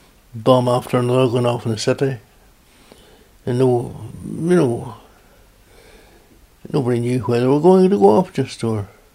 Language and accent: English; Pettigo, County Donegal, Ireland; I was born in County Donegal, just on the right on the border, Fermanagh border.